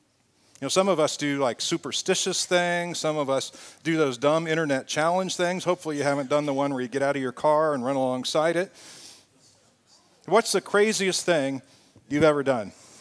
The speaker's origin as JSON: {"language": "English", "town": "Indianapolis", "region": "Indiana", "country": "United States", "said": "we're both from Indy, we've been to Houston, we've been to Florida, we've been to D.C., really all kinds, Georgia, all kinds of places together."}